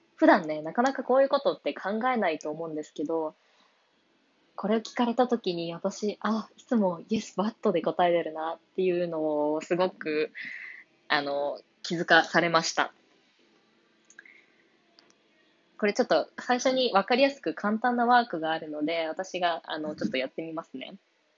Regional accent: Hiroshima, Japan; 私は広島県の出身で、実家が瀬戸内海のに面したところにあるんですね。だから、まあ、もちろん海が大好きで、海のそばで育ったんですけど

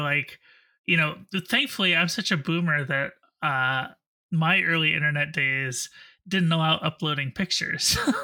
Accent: Massachusetts, United States; They're big where I grew up in Western Mass.

